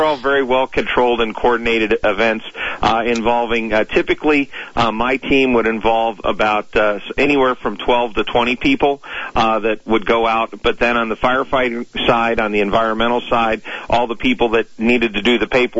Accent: Toledo, Ohio, United States; I'm originally from Toledo, Ohio, so that had a little bit of a, you know, extra feel going burn the school down, right?

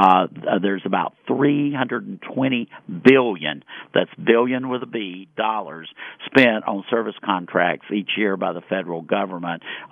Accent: North Carolina, United States; from my home state of North Carolina

